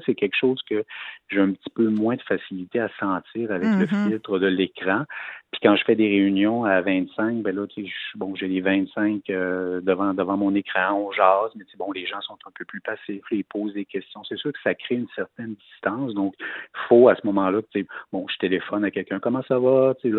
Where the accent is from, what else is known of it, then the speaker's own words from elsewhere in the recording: Charlevoix, Quebec, Canada; tout d'abord, je suis originaire de Charlevoix, donc c'est une région que j'aime beaucoup.